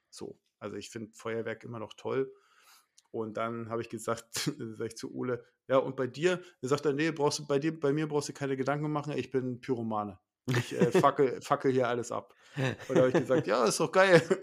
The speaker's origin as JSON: {"language": "German", "region": "Lusatia", "country": "Germany", "said": "Bei uns, also ich komme ja aus der Lausitz, so, ja."}